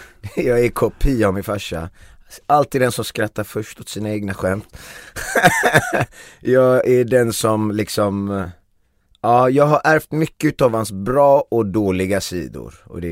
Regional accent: Gothenburg, Västra Götaland County, Sweden; Så gick jag på ett disco, fritidsgården sån här på Frölunda där jag växte upp, breakdance disco.

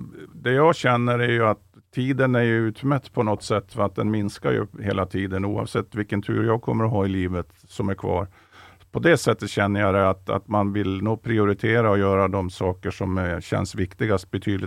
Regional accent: Norrland, Sweden; Jag är ju norrlänning som han, fast jag kommer från mellersta Norrland eller till och med södra Norrland.

